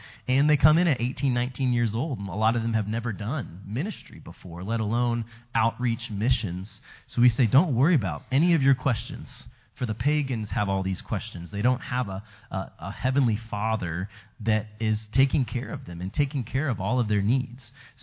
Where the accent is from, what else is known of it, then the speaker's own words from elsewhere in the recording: Mansfield, Texas, United States; I'm from Mansfield, that city just south of Arlington. So we were actually able to place a team at the church that I grew up